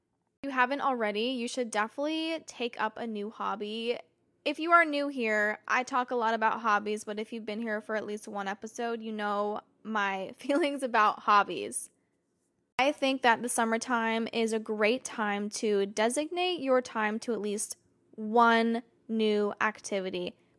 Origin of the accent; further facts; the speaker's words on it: Arizona, United States; Now, growing up in Arizona, being outside was like kind of a punishment, but I was always outside as a kid.